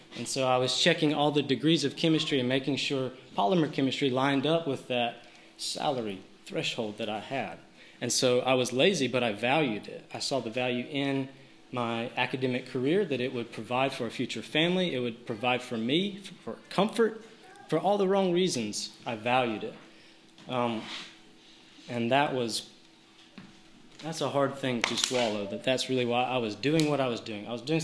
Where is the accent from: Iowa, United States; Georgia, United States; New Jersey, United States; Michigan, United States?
Georgia, United States; accent: South Georgia; he quickly realized by my accent that I was from South Georgia.